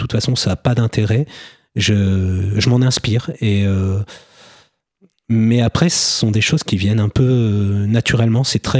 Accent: Amiens, Hauts-de-France, France; born there; also born or lived in Bordeaux / Versailles; je suis né à Amiens. Après, j'ai beaucoup bougé, notamment quand j'avais 20 ans, j'ai vécu à Bordeaux. Après, j'ai vécu du côté de Versailles aussi. Et puis, je suis revenu dans la région

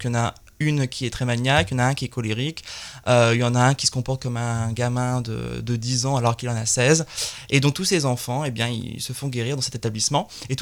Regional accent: Amiens, Hauts-de-France, France; born there; je suis né à Amiens, et puis je vis aussi maintenant aussi sur Abbeville.

